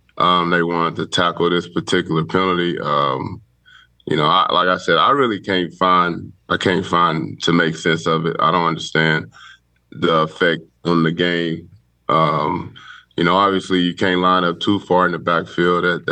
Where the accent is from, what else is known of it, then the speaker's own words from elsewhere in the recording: Longview, Texas, United States; I'm from Texas, born and raised, Longview, Texas. I'm groomed to play football.